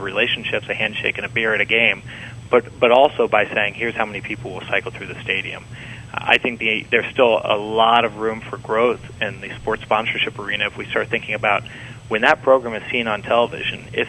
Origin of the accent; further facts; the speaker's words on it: Cincinnati, Ohio, United States; You know, my hometown of Cincinnati, the Great American Ballpark, is just a tremendous example